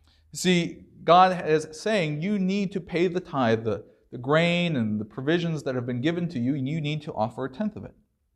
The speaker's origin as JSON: {"language": "English", "country": "United States", "tie": "born or raised there", "said": "I didn't deserve growing up in America."}